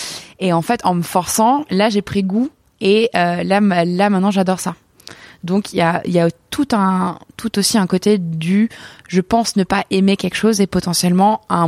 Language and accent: French; Arcachon, Nouvelle-Aquitaine, France; Moi, je viens d'Arcachon, donc on est très poisson.